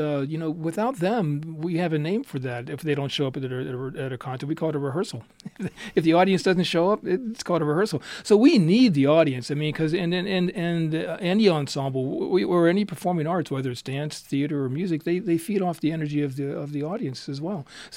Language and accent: English; Pennsylvania, United States; I'm from Pennsylvania.